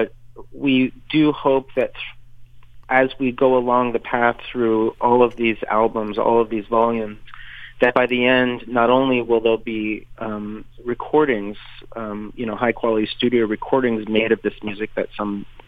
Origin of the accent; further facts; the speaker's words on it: Miami, Florida, United States; also born or lived in Cleveland; Well, I'm a Cuban-American, and I grew up in Miami, Florida, and went to arts middle school and arts high school there at the New World School of the Arts. And then I moved from sunny Miami to very snowy Cleveland